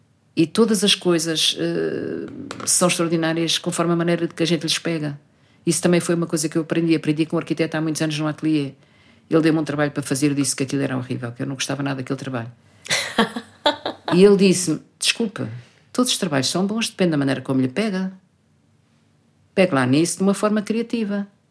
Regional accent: Lisbon, Portugal; Só a gente de Lisboa é que não tem terra nenhuma. Quando perguntam, ninguém vai dizer a minha terra é Lisboa. Não, os de Lisboa são de Lisboa.

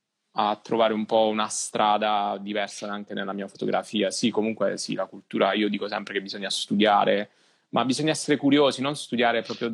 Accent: Matera, Basilicata, Italy; quando ero ragazzino a Matera, non avevamo internet, non avevamo la possibilità di accedere a così tante informazioni, e in un piccolo paesino quello che ti arrivava era quello che potevi studiare

